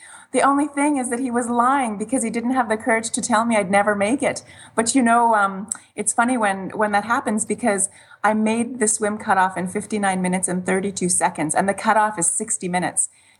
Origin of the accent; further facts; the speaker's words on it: Saskatchewan, Canada; now in Kelowna, Canada; I have 9 brothers and sisters, actually, and we grew up in Saskatchewan, lived on a farm